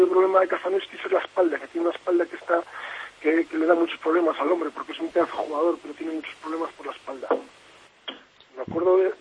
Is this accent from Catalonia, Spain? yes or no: no; Castile and León, Spain; A pesar de ser, como muchos aquí dicen que soy berciano, yo me siento muy leonés. Soy selecciono, pero me siento muy leonés. Mis hijos han nacido aquí, yo vivo aquí